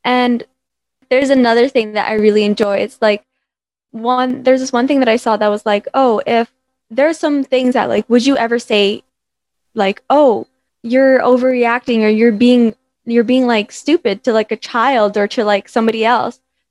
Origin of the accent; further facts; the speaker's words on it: Canada; also born or lived in Ireland; now in Philippines; I was born in Ireland, then I was raised in Canada, and currently I'm in the Philippines